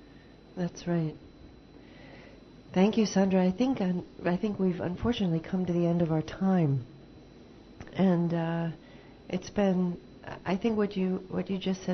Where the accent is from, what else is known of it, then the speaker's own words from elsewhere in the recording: United States; I'm not from Canada, but I'm from the United States. As a white woman from the United States